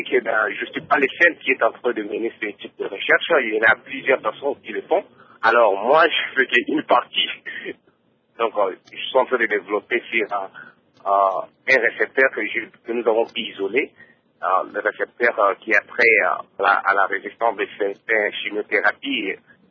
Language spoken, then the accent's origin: French; DR Congo; moved away as an adult; now in Japan; Bon, j'ai quitté la RDC vers 2008. Puis après avoir fini mes études médicales, je suis arrivé au Japon en 2008